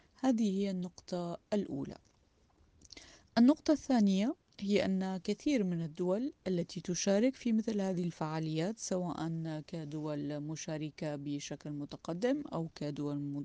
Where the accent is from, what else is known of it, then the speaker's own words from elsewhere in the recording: Syria; ما الذي يجب علينا كسوريين أن نقوم به اليوم؟